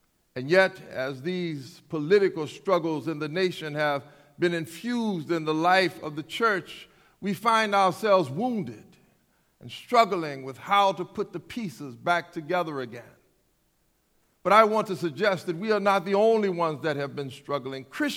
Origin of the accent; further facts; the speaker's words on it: South Carolina, United States; Growing up in South Carolina, my mother was a school teacher.